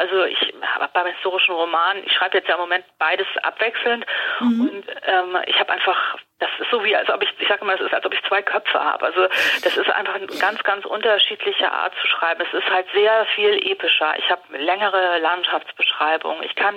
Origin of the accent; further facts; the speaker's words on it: Hamburg, Germany; Sylt war für mich naheliegend, weil ich bin aus Hamburg, ich bin als Kind das erste Mal auf Sylt gewesen